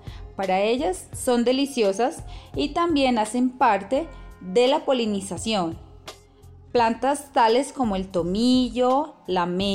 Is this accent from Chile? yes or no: no; Medellín, Antioquia, Colombia; soy de Medellín y vivo en las afueras de la ciudad, en un lugar hermoso en el campo que se llama Santa Elena.